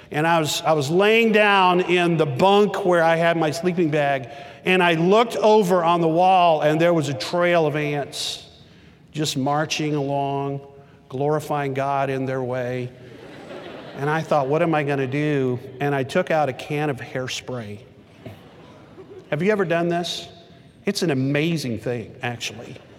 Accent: Texas, United States; When I was a kid in the third grade on a dare, growing up in Texas on the playground

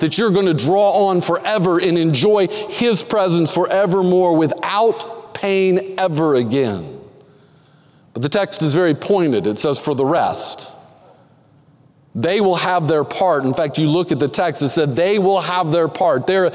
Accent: Texas, United States; I grew up in Texas, played football. Played baseball, played college baseball

